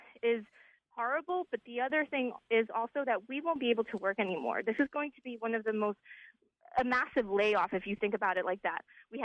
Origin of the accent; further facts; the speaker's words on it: New York, United States; So I come from New York, and when people think of New York, they think of New York City and its, you know, welcoming policies towards immigrants. But I grew up right outside of New York in Westchester County